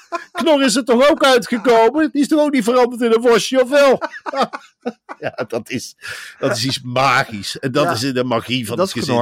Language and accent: Dutch; Velp, Netherlands; Velp, waar ik ben opgegroeid, helemaal niks.